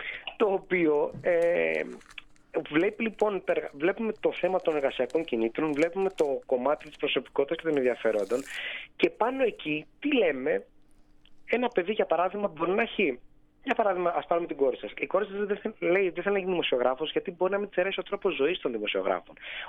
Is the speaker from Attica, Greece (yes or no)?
no; Larissa, Thessaly, Greece; εγώ γεννήθηκα και μεγάλωσα στη Λάρισα. Είναι η γενέτειρά μου, πηγαίνω πολλές φορές τα καλοκαίρια.